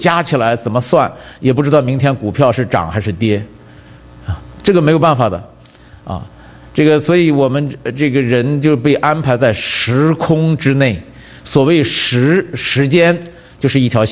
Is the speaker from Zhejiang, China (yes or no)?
no; Hebei, China; 我们家是河北的嘛，